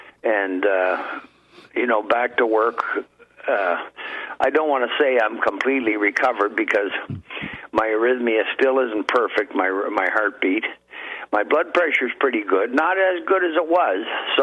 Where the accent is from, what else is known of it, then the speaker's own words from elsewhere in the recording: Hamilton, Ontario, Canada; now in Welland, Canada; Two of the hospitals, renowned ones in Hamilton, Ontario, my hometown, an hour away from where I am now, and one locally here in the next town, the Welland Hospital.